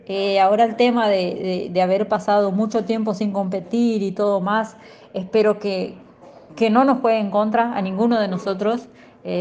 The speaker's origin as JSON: {"language": "Spanish", "country": "Argentina", "said": "hoy soy recordista argentina."}